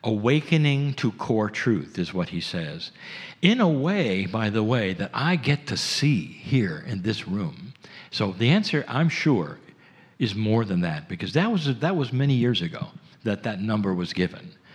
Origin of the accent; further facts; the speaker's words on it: United States; people in general in America, because I'm American, I can say, are less afraid of the establishment.